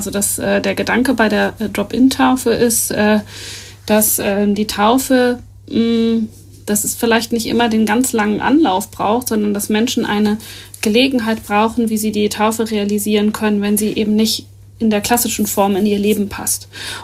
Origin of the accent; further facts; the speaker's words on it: Northern Germany, Germany; wir als Norddeutsche noch viel weniger, weil wir vielleicht noch ein bisschen trockener sind